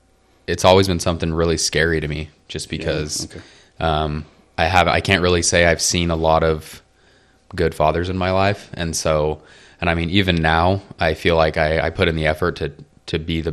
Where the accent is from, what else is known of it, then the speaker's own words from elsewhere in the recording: Idaho, United States; So I grew up in Idaho.